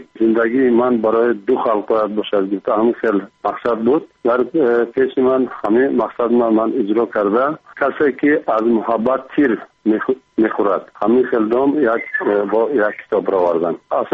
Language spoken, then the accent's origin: Persian; Tajikistan; now in Kyrgyzstan; برای اینکه 1988 از تاجیکستان کوچیده به قرغیزستان آمدم، با اختیار خودم نآمدم